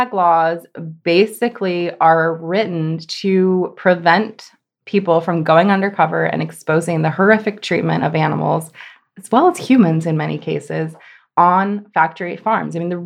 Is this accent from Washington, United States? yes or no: no; California, United States; I grew up in the San Francisco Bay Area, not in a rural area, in the suburbs